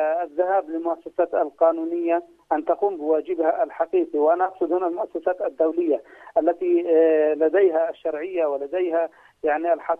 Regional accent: Palestine; طالما نحن كفلسطينيين انضممنا إلى أكثر من 60 اتفاقية دولية

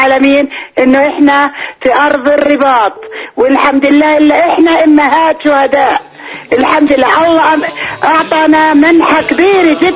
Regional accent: Palestine; إحنا كشعب فلسطيني كلياتنا مشروع شهادة

